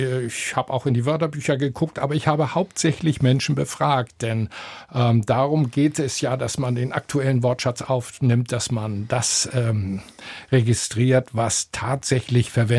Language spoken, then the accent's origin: German; Hamburg, Germany; die es nach dem letzten Krieg nach Hamburg verschlagen hat. Und da bin ich auf der Elbinsel Finkenwerder aufgewachsen, bin dort zur Schule gegangen und habe dann angefangen, in Hamburg zu studieren